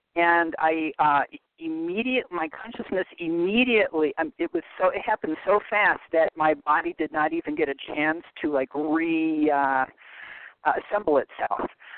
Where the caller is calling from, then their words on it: Arizona, United States; I'm calling from Central Arizona.